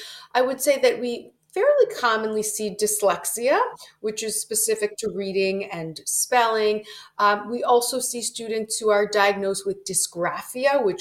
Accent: Florida, United States; I grew up in Florida, where my mother had started a school for students with learning disabilities.

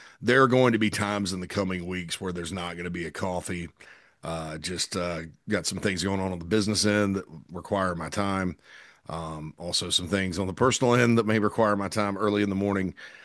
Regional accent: Spartanburg, South Carolina, United States; Plus, he's from Spartanburg, my hometown.

